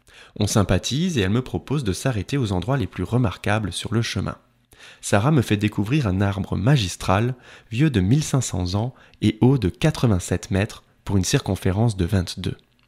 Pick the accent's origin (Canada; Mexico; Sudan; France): France; Apprenant que je suis français, il me dit être déjà allé à Paris.